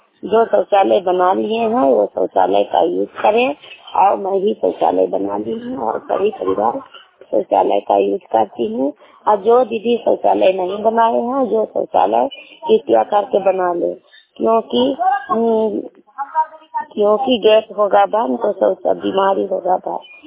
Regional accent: Bihar, India; हम नालंदा जिला के रहने वाली हूँ।

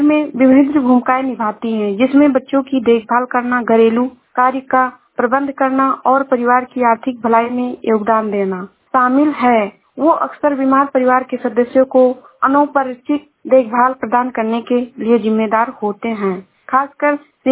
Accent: Uttar Pradesh, India; मैं जिला श्रावस्ती से हूँ।

